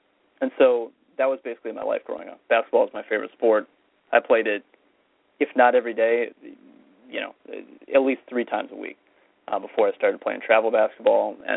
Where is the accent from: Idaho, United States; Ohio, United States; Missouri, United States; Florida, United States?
Florida, United States; I grew up in Florida, and you know, down there you can play every single month of the year